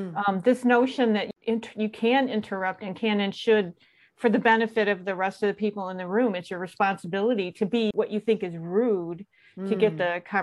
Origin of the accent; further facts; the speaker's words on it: Midwest, United States; And as a Midwesterner and an introvert, that was a tough thing to overcome